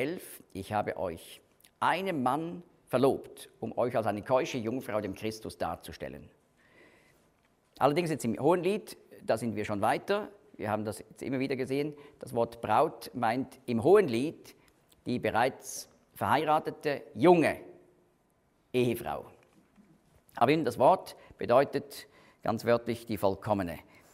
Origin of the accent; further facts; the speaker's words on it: Switzerland; Das machen wir eben nicht als Schweizer.